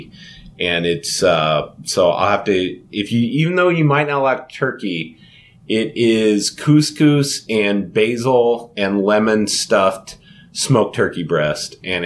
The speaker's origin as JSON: {"language": "English", "region": "Louisiana", "country": "United States", "tie": "born or raised there", "said": "or as we call it growing up in Louisiana, pecan pie."}